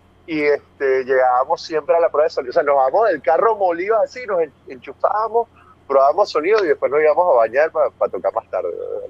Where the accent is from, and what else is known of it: Barquisimeto, Lara, Venezuela; born or raised there; also born or lived in Cumaná